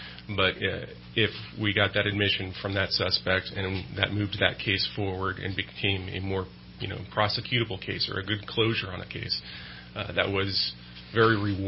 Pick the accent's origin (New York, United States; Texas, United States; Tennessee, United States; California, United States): California, United States; Palo Cedro; grew up in the area. We grew up in Palo Cedro. So, you know, hometown kid. Went to Foothill High School.